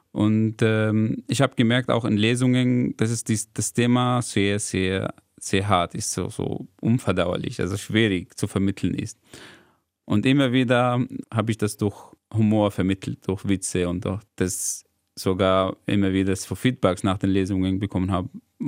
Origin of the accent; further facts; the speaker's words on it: Damascus, Syria; now in Germany; ich komme aus Damaskus.